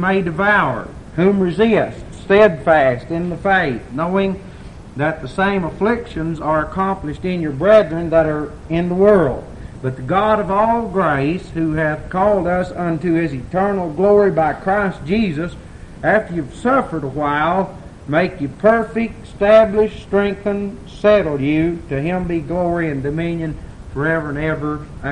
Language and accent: English; Dearborn, Michigan, United States; born there; accent: southern; Some of you have had an opportunity to laugh at my southern brogue. Go ahead. I was born over here in Dearborn.